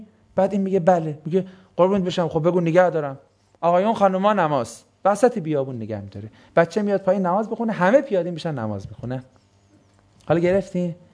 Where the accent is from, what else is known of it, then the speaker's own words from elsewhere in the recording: Iran; نه ما ایرانی هستیم، اشکال نده